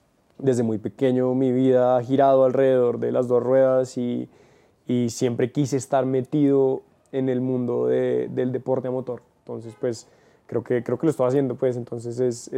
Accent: Colombia; Soy el primer colombiano en haber ganado una categoría de rally oficial en un mundial

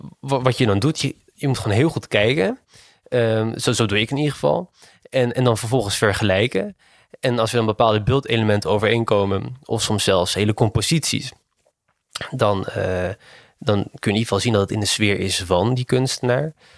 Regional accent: Haarlem, North Holland, Netherlands; Ja, dat gezicht op Haarlem vind ik wel heel leuk, want ik ben een echte Haarlemmer.

